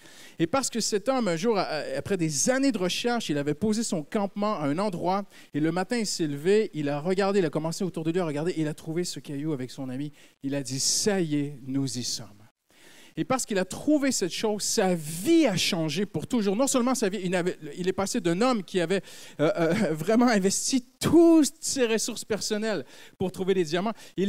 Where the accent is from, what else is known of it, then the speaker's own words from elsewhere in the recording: Canada; Saviez-vous qu'il y a dans mon pays d'origine au Canada un homme qui, en un jour, a affecté le PIB de toute la nation?